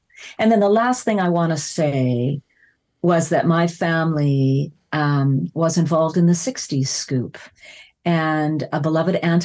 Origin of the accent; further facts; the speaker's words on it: Saskatoon, Saskatchewan, Canada; I grew up in Saskatoon, Saskatchewan, so very close to where you all are, relatively speaking. And I grew up, like some of you, I would imagine this sounds familiar. I grew up in a tight-knit Mennonite community and family